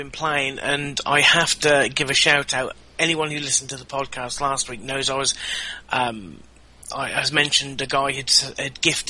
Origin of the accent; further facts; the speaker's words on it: United Kingdom; I should know because I'm British